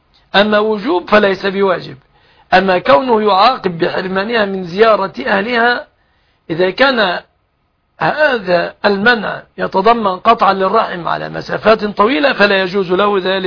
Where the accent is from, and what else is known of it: Egypt